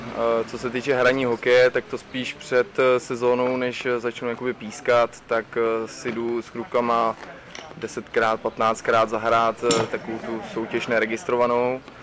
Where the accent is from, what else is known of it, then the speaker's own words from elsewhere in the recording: Jablonec nad Nisou, Liberec Region, Czechia; Takže já jsem z Jablonce nad Nisou a tam i sloužím na centrální stanici. Sloužím tam od svých 20 let, to znamená 10 let